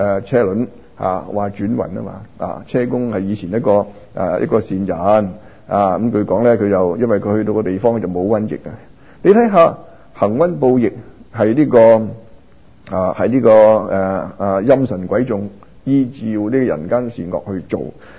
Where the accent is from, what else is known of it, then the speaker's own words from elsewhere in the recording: Sha Tin, New Territories, Hong Kong; also born or lived in Macau; 幾十歲人啦，我係沙田人嘅。我自從啊呢、這個呢、這個幾歲大喺澳門學過嚟香港住嘅時候，好細個已經喺沙田一路住到呢、這個十幾廿年，然後先搬咗香港住。